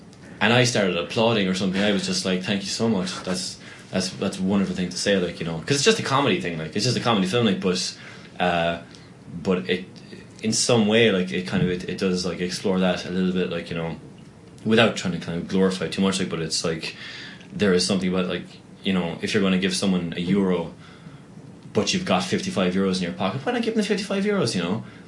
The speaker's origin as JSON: {"language": "English", "town": "Castleisland", "region": "County Kerry", "country": "Ireland", "said": "I'm from Castle Island in Kerry, which is just very near to Tralee."}